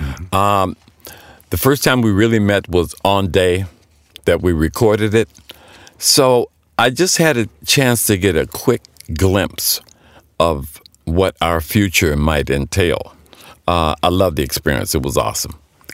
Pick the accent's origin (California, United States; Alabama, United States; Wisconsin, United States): California, United States; Oakland; As a young kid growing up in Oakland, California